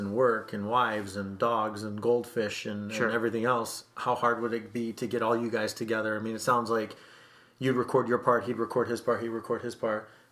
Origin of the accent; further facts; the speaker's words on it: Chicago, Illinois, United States; I'm from Chicago, I need to be into the jazz or the blues, and it's better that way.